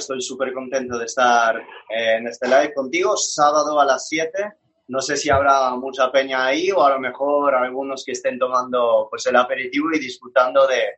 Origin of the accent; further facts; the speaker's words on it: France; accent: French; Spanish is a second language; moved away as an adult; now in Madrid, Spain; este acento no es de un barrio ahí chulo de Madrid, este acento es porque soy francés, pasé 19 años de mi vida en Francia, y luego me vine a Madrid para estudiar farmacia, que mis padres son españoles